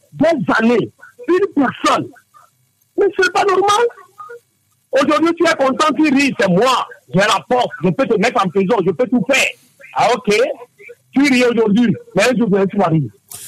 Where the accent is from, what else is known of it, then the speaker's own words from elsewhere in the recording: Togo; Je dis tous les temps que nous sommes tous des Togolais.